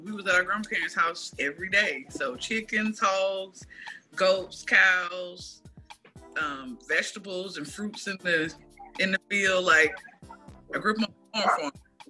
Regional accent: Alabama, United States; Born and raised. I was in Alabama for 23 years before I.

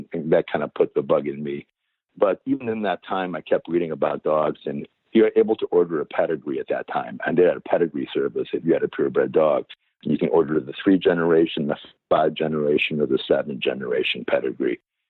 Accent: Cleveland, Ohio, United States; I was a kid growing up in Cleveland, Ohio, with a very non-doggy, non-animal family.

